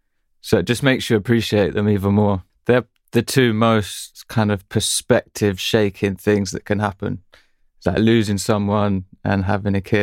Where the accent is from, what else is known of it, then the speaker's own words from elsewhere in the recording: London, United Kingdom; I think as a young male growing up in London as well, like you have to kind of keep your wits about you